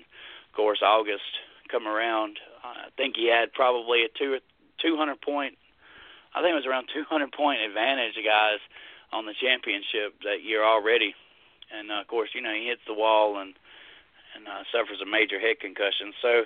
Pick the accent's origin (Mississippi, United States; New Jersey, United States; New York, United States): Mississippi, United States; also born or lived in Alabama; Growing up in the South, growing up here in Mississippi and Alabama, of course, Davy Allison was more than a race car driver.